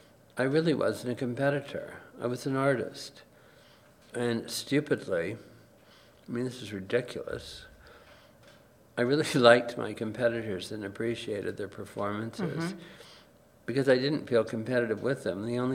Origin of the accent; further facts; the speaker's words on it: Baie-D'Urfé, Quebec, Canada; I'm suburban from Montreal, Bay d'Urfé.